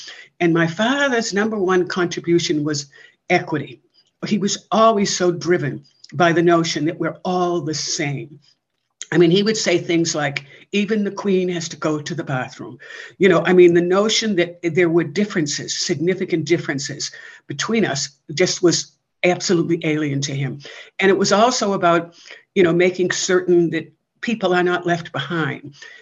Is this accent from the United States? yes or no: yes; Holbrook, Massachusetts, United States; I grew up in Holbrook, which is not very far from Brockton or Randolph. South Shore.